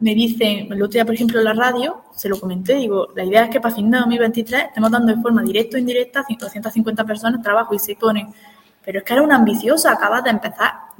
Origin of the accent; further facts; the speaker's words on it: Cantarrana, Spain; Cantarrana, que es mi pueblo, que es un pueblo, yo digo, somos muy pocos habitantes, somos 30 o 40